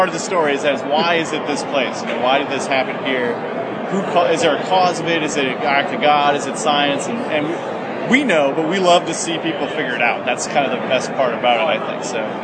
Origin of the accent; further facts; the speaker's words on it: Wausau, Wisconsin, United States; And growing up in Wausau, I thought, you know, what if it was about the quarantine